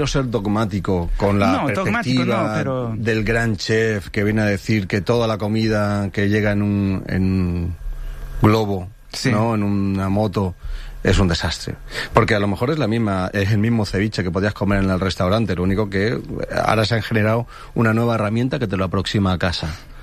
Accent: Dénia, Valencian Community, Spain; Yo soy de Denia.

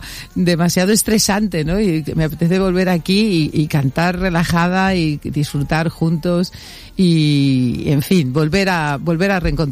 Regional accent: Yecla, Region of Murcia, Spain; also born or lived in Paris; now in Valencia, Spain; Patrona de mi pueblo, que tú sabes que soy de Yecla, sí, aunque yo ahora ya soy valenciana también.

